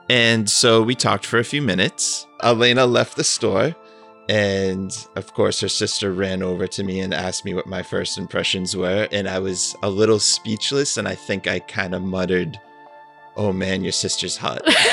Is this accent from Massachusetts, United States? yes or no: yes; Randolph, Massachusetts, United States; I am 37 years old. I'm from Randolph, Massachusetts